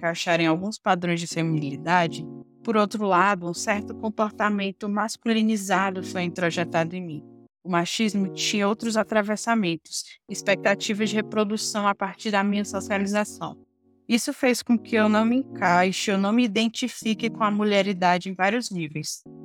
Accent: Piauí, Brazil; now in Pernambuco, Brazil; sou piauiense, radicada em Pernambuco e sou artista

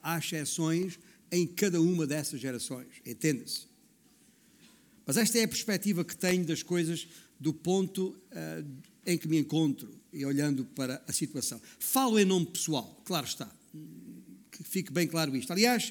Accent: Portugal; Claro que eu como português encaixei

